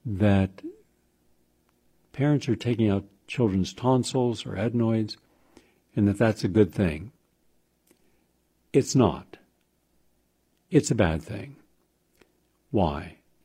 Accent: Parkersburg, West Virginia, United States; also born or lived in Wheeling / Weirton; I come from West Virginia. I grew up there, Parkersburg, lived in Wheeling, Weirton, West Virginia.

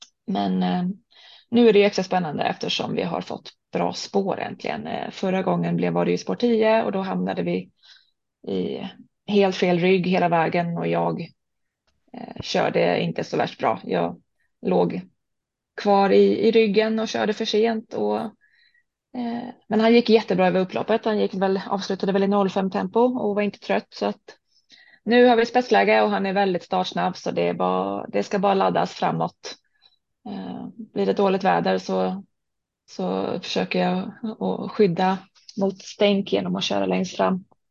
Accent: Stockholm, Stockholm County, Sweden; also born or lived in Gothenburg / Thailand; now in Linköping, Sweden; Men jag är ursprungligen från Stockholm. Har flyttat runt en hel del, så jag har bott

